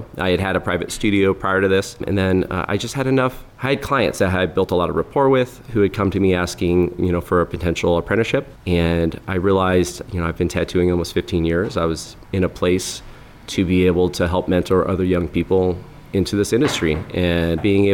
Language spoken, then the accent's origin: English; Kansas, United States; also born or lived in North Dakota; So I grew up in Kansas. I was born in North Dakota and moved there when I was pretty young.